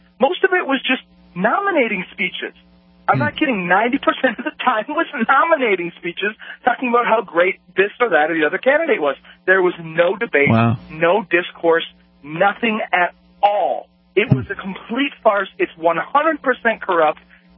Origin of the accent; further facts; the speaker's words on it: Fargo, North Dakota, United States; I'm from Fargo. I drive down to Bismarck.